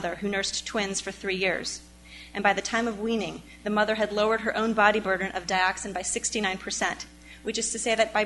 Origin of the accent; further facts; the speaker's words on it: Delaware, United States; I'm from Delaware, and it's often called the tailpipe of the country.